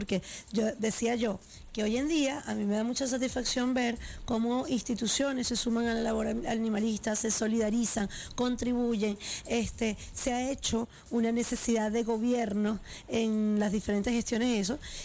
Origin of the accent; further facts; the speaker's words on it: Caracas, Capital District, Venezuela; Yo que soy caraqueña, nací en Caracas, cría en Caracas